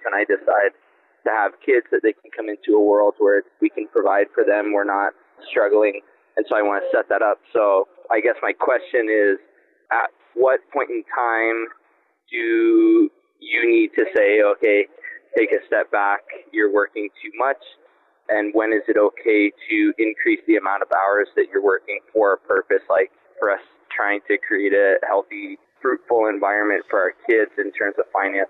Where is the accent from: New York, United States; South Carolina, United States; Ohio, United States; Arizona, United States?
Arizona, United States; Scottsdale; I'm from Scottsdale, Arizona.